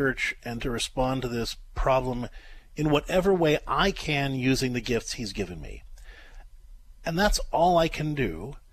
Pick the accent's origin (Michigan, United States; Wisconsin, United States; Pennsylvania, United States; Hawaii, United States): Pennsylvania, United States; Pittsburgh; I grew up in Pittsburgh.